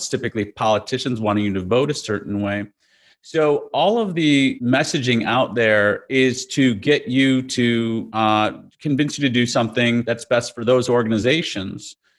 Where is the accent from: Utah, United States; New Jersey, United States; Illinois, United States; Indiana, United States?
Illinois, United States; Chicago; I grew up in Chicago in the Midwest, and we had tornado drills all the time.